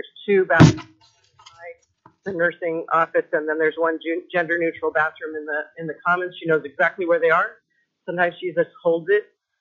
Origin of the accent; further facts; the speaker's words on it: Alaska, United States; And even though my husband and I and all my children were born and raised in Alaska, Blue Cross of Texas denied the entire hospital, 3-week hospital stay.